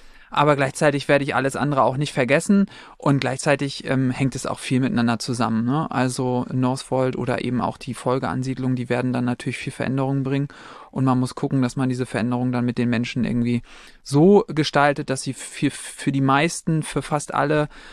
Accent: Heide, Schleswig-Holstein, Germany; Ich freue mich, endlich wieder nach Hause zu kommen. Dithmarschen ist meine Heimat. Ich darf wieder nach Heide ziehen

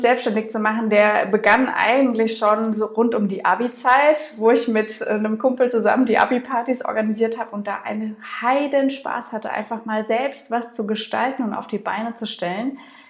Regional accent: Mannheim, Baden-Württemberg, Germany; born there; now in Dietzenbach, Germany; ich bin erstmal 31 Jahre alt, ich bin in Mannheim geboren, lebe jetzt aber mittlerweile in Dietzenbach bei Frankfurt am Main

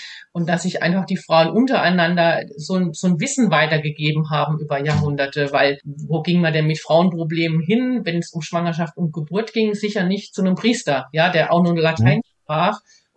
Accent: Allemühl, Baden-Württemberg, Germany; also ich komme hier aus einem kleinen Odenwald, einem Miniort, Allemühl

